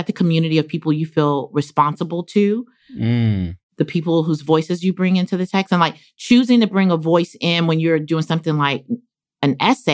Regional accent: North Carolina, United States; You're from Mississippi. I'm from North Carolina. We both come from the Black Southern tradition.

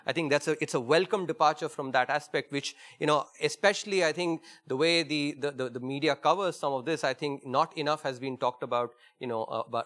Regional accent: India; Now, you know, for me as an Indian, this is unheard of.

